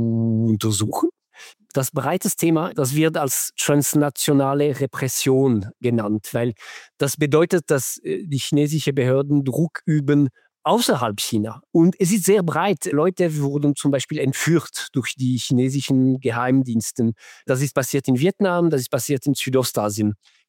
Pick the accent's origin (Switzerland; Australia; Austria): Switzerland; Aber ich als Schweizer, ich habe nie einen solchen Anruf bekommen.